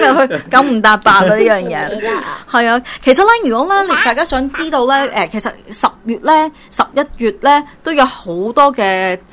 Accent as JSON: {"language": "Cantonese", "country": "China", "said": "其實佢係誒有少少我哋中國人重陽啊。"}